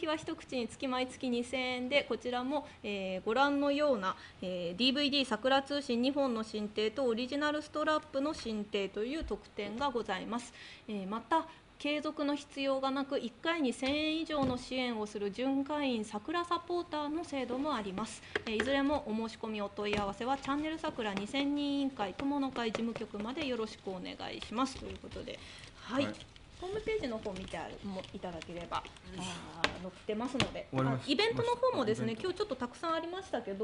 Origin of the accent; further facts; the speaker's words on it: Tochigi, Japan; 私は栃木です。